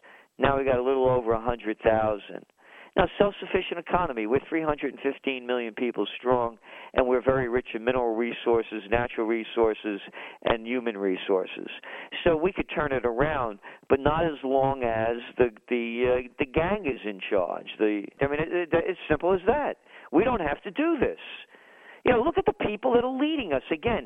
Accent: Bronx, New York, United States; Just like when I was a kid growing up in the Bronx, they used to bust people for running the numbers.

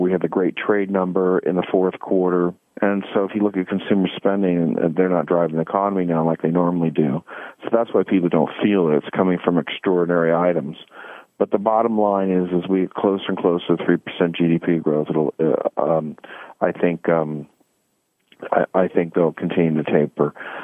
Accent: California, United States; You know, again, I'm from California, so I'm very cynical

